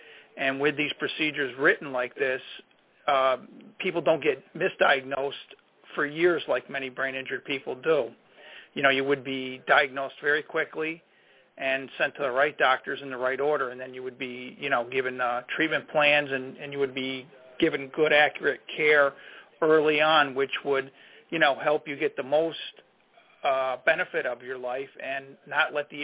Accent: New York, United States; I'm from New York State.

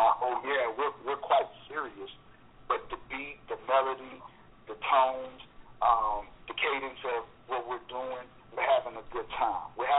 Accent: Lake Charles, Louisiana, United States; is we're from Louisiana, and we don't have county. We have parishes.

